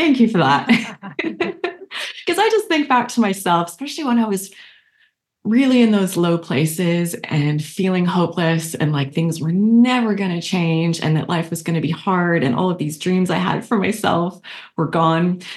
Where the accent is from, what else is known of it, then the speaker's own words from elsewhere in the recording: Canada; now in United States; And I'm originally from Canada, but now live in the US.